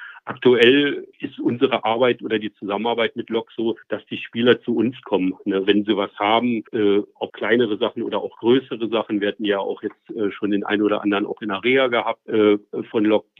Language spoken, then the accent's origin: German; Lower Saxony, Germany; born there; now in Leipzig, Germany; bin aber kein Leipziger, bin echt gebürtiger Niedersachse. Ich traue es mich nicht zu sagen, aber es ist so. Aber lebe schon lange hier. Bin eingemeindet.